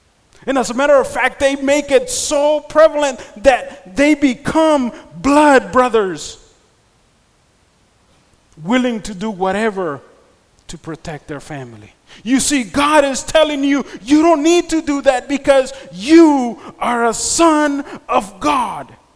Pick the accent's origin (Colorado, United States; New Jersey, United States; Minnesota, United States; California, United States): California, United States; Los Angeles; Where I grew up in South Central LA, the Long Beach area, Southern California, there was many kids